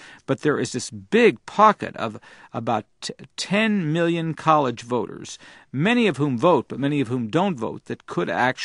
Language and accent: English; Kansas, United States; I come from Kansas, which is a roughly parallel state politically to Utah.